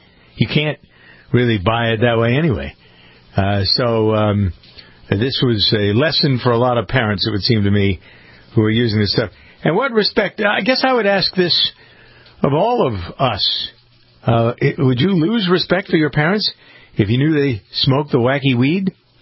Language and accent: English; Framingham, Massachusetts, United States; born or raised there